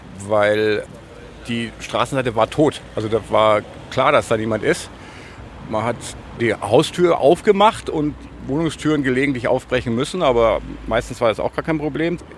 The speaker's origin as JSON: {"language": "German", "region": "Bavaria", "country": "Germany", "tie": "born or raised there", "moved": "as an adult", "lives_now": "Berlin, Germany", "said": "Ich bin in Oberbayern aufgewachsen und Mitte der 80er Jahre nach West-Berlin-Kreuzberg eingesickert."}